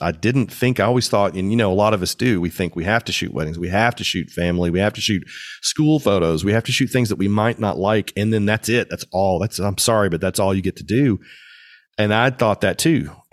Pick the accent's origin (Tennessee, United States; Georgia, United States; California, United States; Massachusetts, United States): Tennessee, United States; Nashville; growing up in Nashville, I didn't really want to shoot country